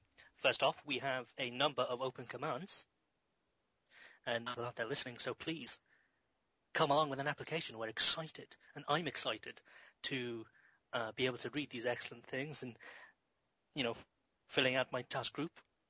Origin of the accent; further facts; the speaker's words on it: United Kingdom; Well, I'm British.